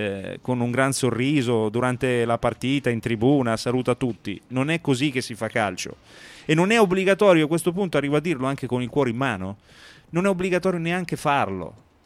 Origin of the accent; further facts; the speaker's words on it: Ancona, Marche, Italy; Allora io stasera da anconetano dico